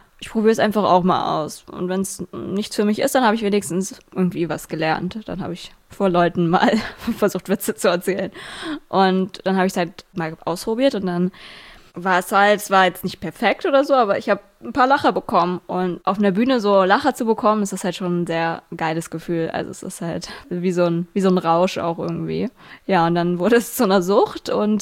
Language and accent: German; Kleinmachnow, Brandenburg, Germany; ich komme aus Kleinmachnow, das ist bei Berlin.